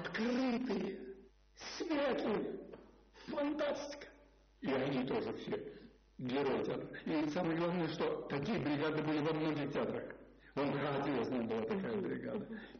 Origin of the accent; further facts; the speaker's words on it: Moscow, Russia; А я москвич, я приехал уже